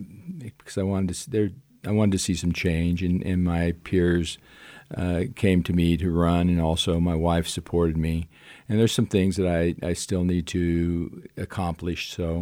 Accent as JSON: {"language": "English", "town": "Sterling", "region": "Colorado", "country": "United States", "tie": "born or raised there", "said": "I grew up in Sterling, Colorado, which is in eastern Colorado. It's actually pretty close to Nebraska, out in the plains of Colorado."}